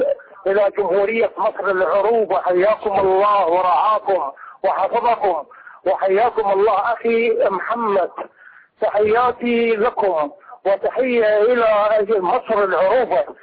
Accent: Iraq; يتأمرون عندنا في العراق يحملون جوازات السفر بأنهم عراقيين

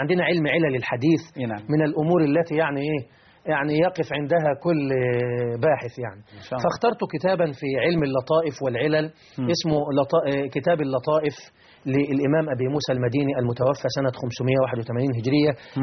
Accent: Deebi, Beheira, Egypt; أنا من محافظة البحيرة، مركز رشيد، قرية تسمى بقرية ديبي، وهي تشتهر في المنطقة بأسرها بقرية القرآن الكريم،

